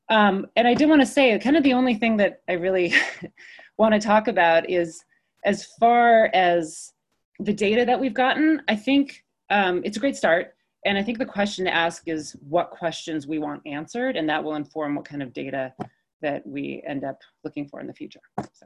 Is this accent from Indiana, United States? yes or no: no; Bellingham, Washington, United States; I'm originally from Bellingham. I moved away to go to school, but I grew up here. And most of my parents are immigrants.